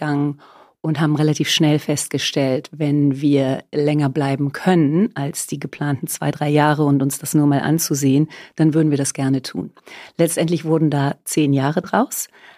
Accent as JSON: {"language": "German", "country": "Germany", "moved": "as an adult", "lives_now": "Zürich, Switzerland", "said": "Also ich bin Deutsche, bin in Deutschland Jura studiert und promoviert, sehr, sehr lange her. Und bin dann in die Schweiz gegangen, der Liebe wegen, nach Zürich."}